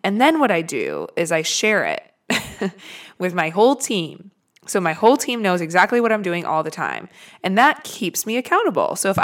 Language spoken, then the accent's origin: English; Wisconsin, United States; I'm from Wisconsin, for all of you who don't know that yet.